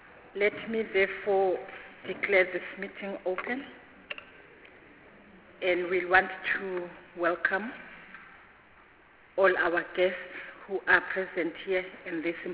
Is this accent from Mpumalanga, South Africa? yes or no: yes; Mpumalanga, South Africa; I come from Mpumalanga province.